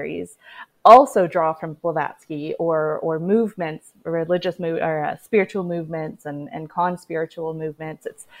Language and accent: English; Canada; I am Canadian. Great. Yes, I am Canadian.